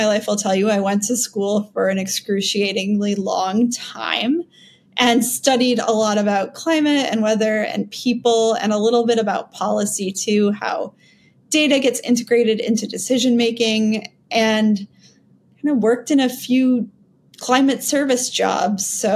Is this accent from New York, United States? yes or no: yes; New York, United States; born there; also born or lived in Oregon; now in North Carolina, United States; So I was born in New York, like many North Carolinians, and I didn't make my way immediately south.